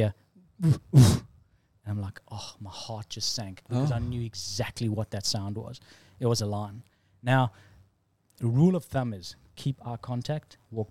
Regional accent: South Africa; growing up in South Africa, I can tell you some stories afterwards too

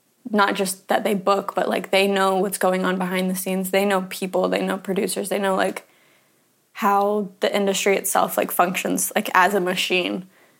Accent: Atlanta, Georgia, United States; I'm from Atlanta. I'm an actor.

